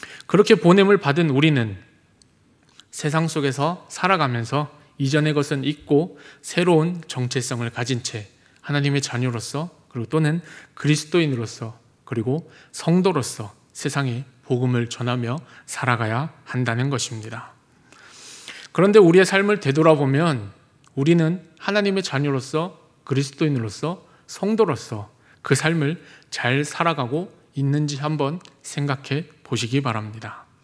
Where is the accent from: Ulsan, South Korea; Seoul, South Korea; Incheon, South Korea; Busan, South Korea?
Ulsan, South Korea; 저도 제 고향이 울산인데 제가 울산 사람이라고 말을 하지 않으면 사람들이 제가 울산 사람인지 잘 모르시더라고요. 울산이 사투리가 심하지도 않을 뿐더러 그냥 저 스스로가 생각하기에 제가 사투리를 많이 안 쓴다고 생각을 해서